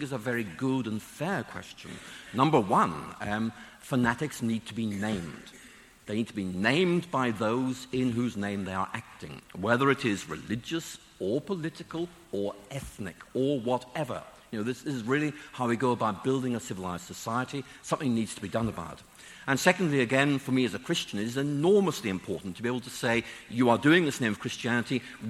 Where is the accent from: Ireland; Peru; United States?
Ireland; Why? Because I was Irish, you know